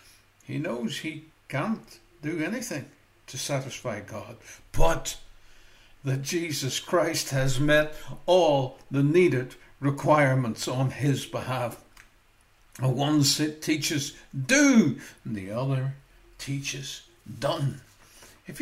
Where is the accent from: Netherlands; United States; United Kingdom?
United Kingdom; Maghera, Northern Ireland; And when I grew up in Northern Ireland, in a wee place called Mahara, wee small place